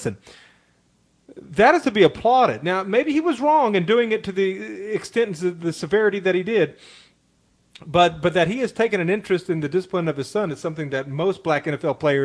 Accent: the South, United States; born there; When I was growing up, I was born in 1980 in the South, and spare the rod and spoil the child was still very much the way of the world

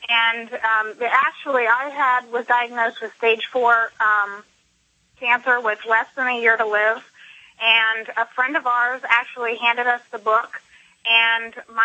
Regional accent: Florida, United States; from Southeast Florida, close to the Palm Beaches.

